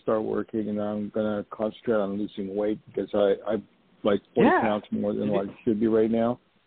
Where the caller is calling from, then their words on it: New York, United States; also born or lived in Los Angeles, United States; I'm calling Los Angeles, where I used to live. No, I'm calling from New York.